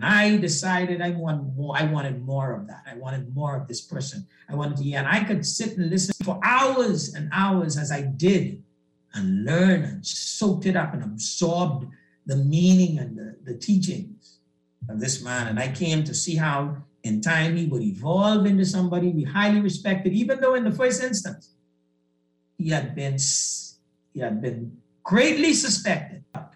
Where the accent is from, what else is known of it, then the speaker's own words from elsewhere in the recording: Bahamas; years ago, I was in South Africa and during a conversation with a South African, it came out that I was from the Bahamas.